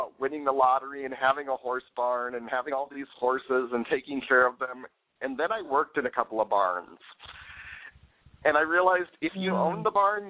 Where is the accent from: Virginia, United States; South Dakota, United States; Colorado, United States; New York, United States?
South Dakota, United States; now in Minneapolis, United States; I live in Minneapolis. I'm originally from South Dakota.